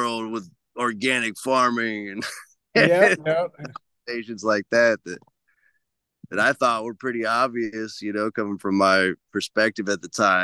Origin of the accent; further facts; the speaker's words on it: Ohio, United States; So I'm from Ohio, and there was an old friend from Ohio who was with a buddy up here in the Orville area, up in the mountains north of Orville.